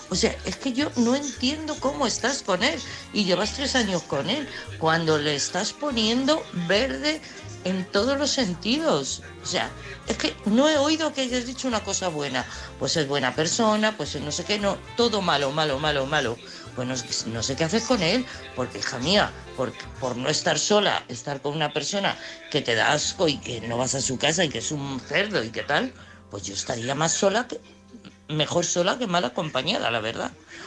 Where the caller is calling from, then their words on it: Madrid, Community of Madrid, Spain; de Madrid.